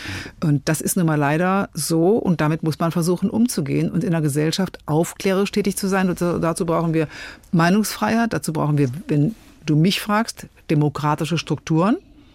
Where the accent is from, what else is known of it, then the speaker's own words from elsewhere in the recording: North Rhine-Westphalia, Germany; Ich bin auch Rheinländerin.